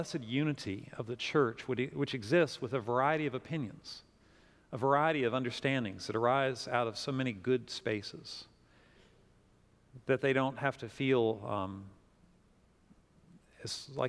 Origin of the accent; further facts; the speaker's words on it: United States; I actually think that's the best of being not just a Christian, but being an American.